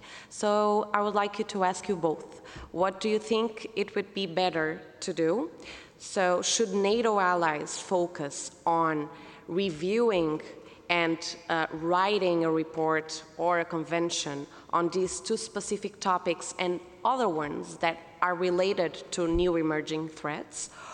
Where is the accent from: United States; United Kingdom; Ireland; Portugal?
Portugal; Póvoa de Varzim, Norte; I come from Povo de Varzim.